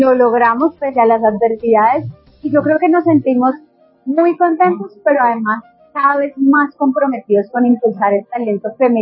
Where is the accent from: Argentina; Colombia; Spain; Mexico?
Colombia; soy de Colombia